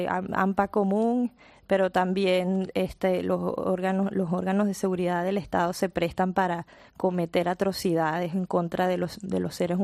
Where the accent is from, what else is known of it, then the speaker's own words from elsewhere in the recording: Venezuela; Son 30 millones de venezolanos que quieren votar y pedimos que nos dejen vivir en democracia y que estén pendientes de lo que pueda ocurrir en nuestro país